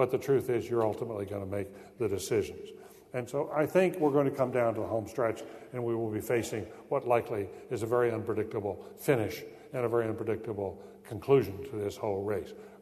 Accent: North Carolina, United States; I can tell you, I'm from North Carolina.

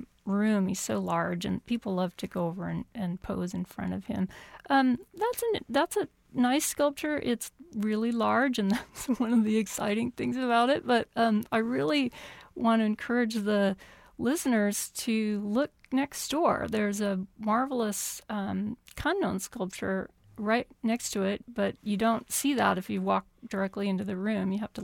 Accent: California, United States; oh, I'm from California. Can I go to Kansas?

